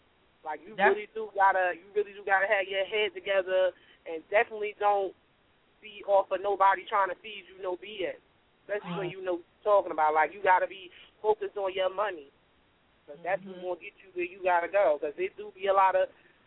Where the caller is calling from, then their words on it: Newark, New Jersey, United States; I'm calling from Newark, New Jersey.